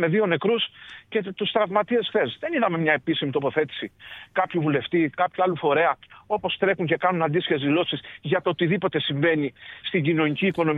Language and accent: Greek; Heraklion, Crete, Greece; Είμαι από το Ηράκλειο.